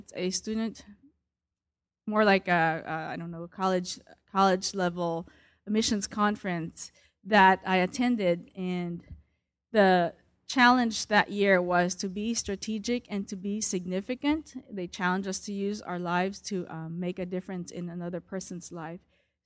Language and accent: English; Philippines; born there; I was born in the Philippines to Chinese parents, and I think the biggest open door for me is actually being born into a Christian family, because my ancestors were Buddhist from both sides of my family.